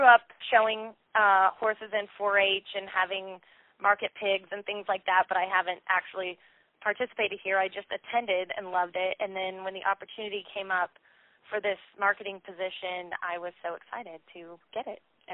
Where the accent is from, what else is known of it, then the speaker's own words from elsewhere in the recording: Salinas, California, United States; I grew up in Salinas and have attended the event my whole life.